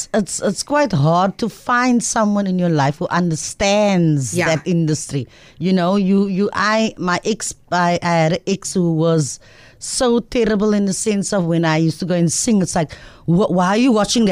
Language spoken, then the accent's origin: English; Mitchell's Plain, Western Cape, South Africa; You know, I'm from Mitchell's Plain, and my mother is one of those people